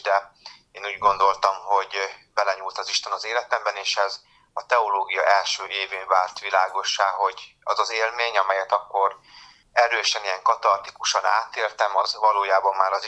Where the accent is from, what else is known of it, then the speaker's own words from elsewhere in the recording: Szabolcs-Szatmár-Bereg, Hungary; Az én gyermekéveim egy szabolcsi kisfaluban teltek, és ott egy világi környezetben nevelkedtem